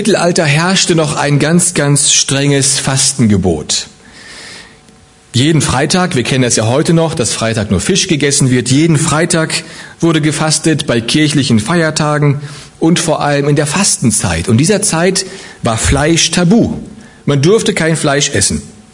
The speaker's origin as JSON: {"language": "German", "town": "Gummersbach", "region": "North Rhine-Westphalia", "country": "Germany", "tie": "born or raised there", "said": "ich komme aus Gummersbach, dort bin ich in einer Gemeinde groß geworden"}